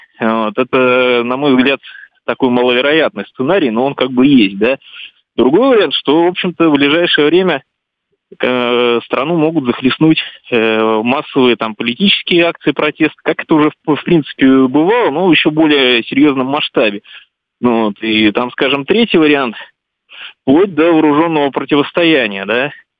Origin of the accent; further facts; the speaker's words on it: Rostov, Yaroslavl Oblast, Russia; Я сам из Ярославской области, родом, да, Ростов-Великий.